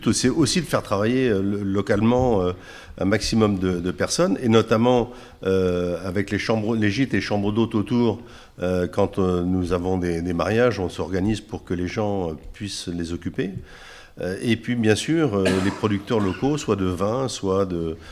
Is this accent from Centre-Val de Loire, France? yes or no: no; Paris, Île-de-France, France; moi, je suis né à Paris. J'ai fait toutes mes études à Paris, y compris l'école d'agriculture.